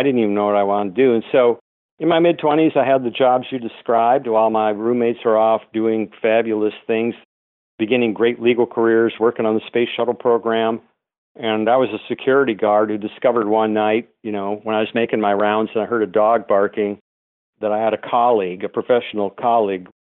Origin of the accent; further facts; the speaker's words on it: North Dakota, United States; Well, I was a late bloomer, and I grew up in North Dakota.